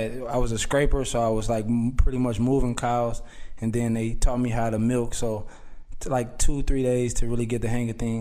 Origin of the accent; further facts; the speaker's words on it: Racine, Wisconsin, United States; I'm from Racine, Wisconsin.